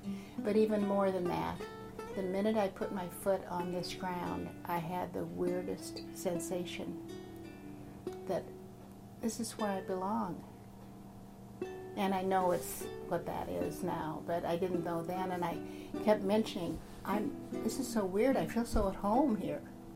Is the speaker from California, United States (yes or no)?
no; Montana, United States; I grew up in Montana with my mother, and she remarried when I was four or five, and then my stepfather raised me.